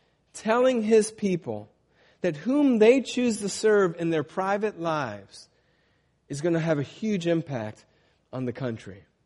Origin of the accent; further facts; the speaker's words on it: United States; what does it mean to be a Christian, and how do I apply that to the fact that I'm also an American?